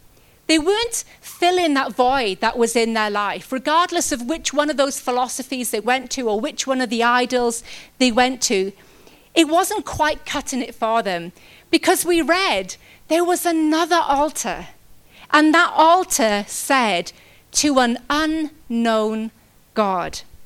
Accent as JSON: {"language": "English", "country": "United Kingdom", "said": "We're British and we're just going to put that face on and everything is going to be okay."}